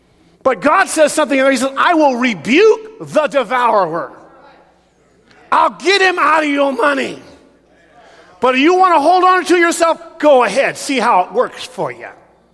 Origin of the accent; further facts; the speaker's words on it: United States; when I grew up over in Southeast Clinton, there was an old guy on the street there, and I think it was about 19th and Clinton